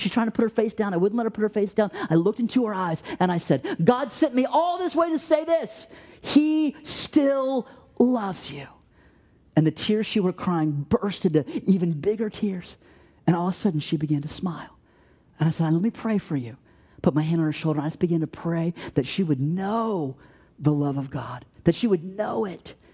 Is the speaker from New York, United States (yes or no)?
no; Ohio, United States; I said, I'm from Ohio. I'm a pastor there.